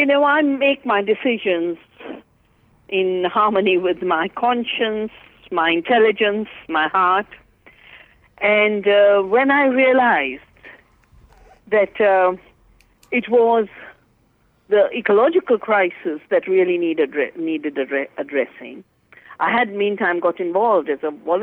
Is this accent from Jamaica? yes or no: no; the Himalaya, India; born there; Well, you know, I was born in the Himalaya, I was born in the forests of the Himalaya.